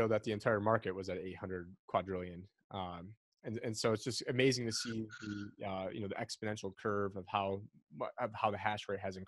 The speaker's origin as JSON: {"language": "English", "town": "Syracuse", "region": "New York", "country": "United States", "said": "Cause I'm originally from Syracuse, New York"}